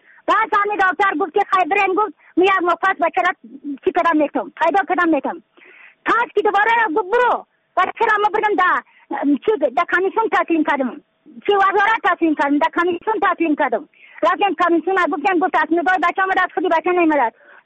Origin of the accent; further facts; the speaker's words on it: Badakhshan, Afghanistan; از بدخشان هستم، مرکز بدخشان ولسوالی اکل پایان.